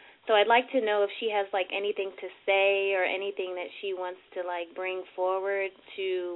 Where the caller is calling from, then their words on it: California, United States; I'm calling from California.